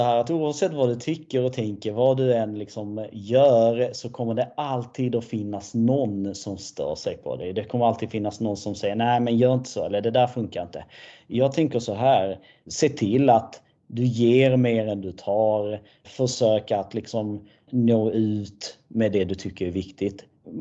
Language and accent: Swedish; Malmö, Skåne, Sweden; körde mig till och från träningen hemma i Malmö i över 6 månader